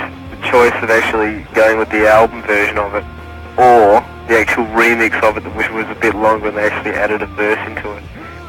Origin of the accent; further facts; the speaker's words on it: Australia; we're both Australian bands, we're both three pieces